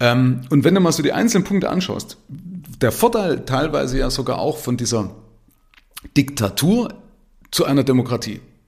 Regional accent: East Germany, Germany; ich komme ja aus der DDR. Also ich war ja 19, wo die Wende war. 1989 war ich also 19, bin im Bauer 70.

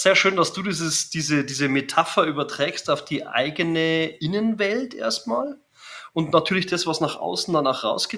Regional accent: Germany; Ich bin Deutscher und ich kann schon auch fließend Englisch, wahrscheinlich besser als Hochdeutsch.

